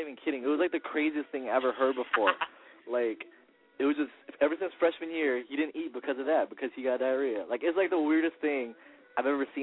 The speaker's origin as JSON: {"language": "English", "region": "Hawaii", "country": "United States", "said": "I hate that I can't say it, and I'm Hawaiian."}